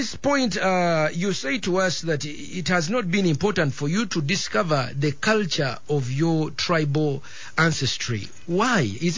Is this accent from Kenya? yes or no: no; Central Region, Uganda; I'm a Muganda.